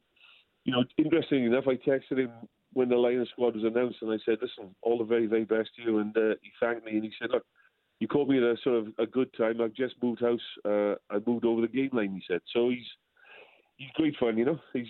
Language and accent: English; Wales, United Kingdom; I being a bit old school as a Welshman, I used to give him nicknames.